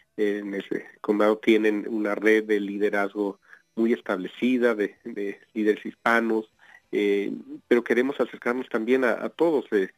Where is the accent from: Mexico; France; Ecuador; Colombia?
Mexico; now in Utah, United States; como mexicanos en Utah, como hispanos incluso en este estado